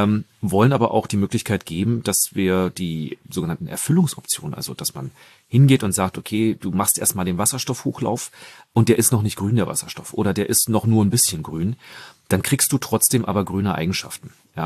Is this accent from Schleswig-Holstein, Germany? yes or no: yes; Norderstedt, Schleswig-Holstein, Germany; ich komme aus Norderstedt oder habe dort mein Wahlkreis.